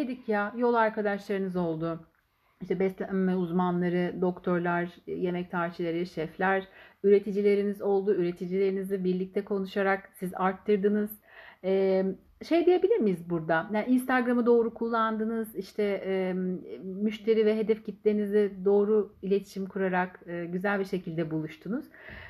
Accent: Gümüşhane, Turkey; Gümüşhaneliyiz

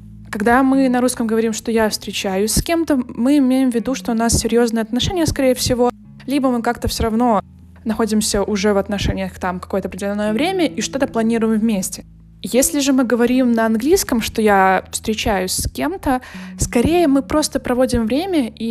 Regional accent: Belarus; now in Warsaw, Poland; Поскольку я живу в Варшаве, и я сама из Беларуси

